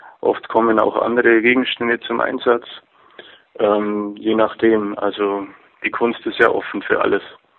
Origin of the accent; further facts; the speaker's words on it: Munich, Bavaria, Germany; Ich komme aus München und da ist gerade sehr wenig zu machen.